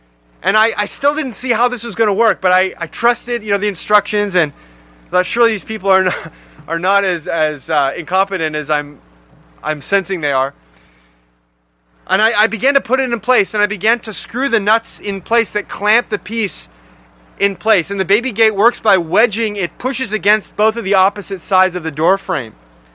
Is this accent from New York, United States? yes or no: no; Bakersfield, California, United States; When my family is going to my hometown, Bakersfield, to visit family, the travel time is almost equal depending on whether we go on I-5 or Highway 99.